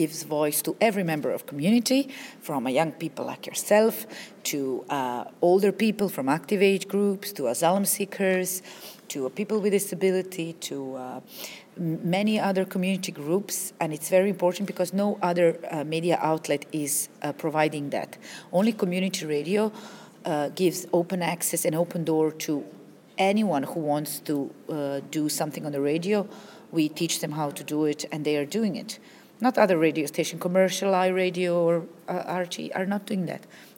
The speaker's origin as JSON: {"language": "English", "town": "Athlone", "region": "Leinster", "country": "Ireland", "said": "I'm from Athlone, and I'm going there to transition year students"}